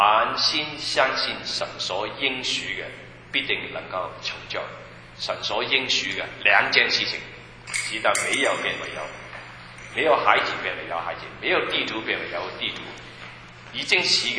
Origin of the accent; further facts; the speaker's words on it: China; 我们外邦人之所以没有信心，我们中国人之所以没有信心，因为我们没有听到神的话。